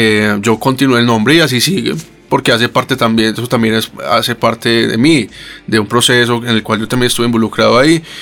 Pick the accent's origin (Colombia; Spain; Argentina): Colombia; Medellín, Antioquia; mi padre tenía un trío de serenatas conocido aquí en el barrio Santa Mónica, en Medellín, que fue donde yo nací.